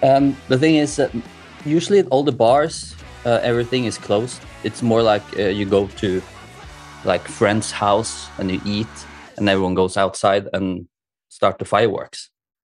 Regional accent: Moss, Eastern Norway, Norway; now in Oslo, Norway; A town just south of Oslo called Moss.

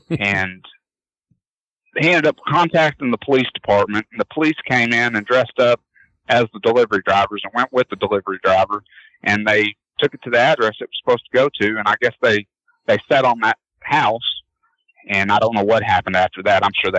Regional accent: Arkansas, United States; I'm 13 miles from Oklahoma, but I've been in Arkansas my whole life.

